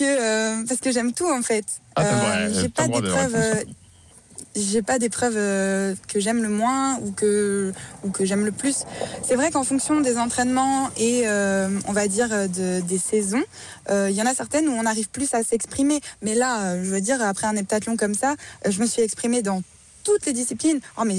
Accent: France; pour qu'on puisse, en tant que Français, avoir un petit avantage

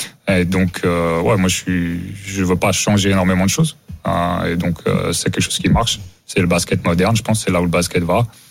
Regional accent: France; moved away; also born or lived in United States; j'ai grandi en France, regardé le basket européen, ensuite je vais aux États-Unis.

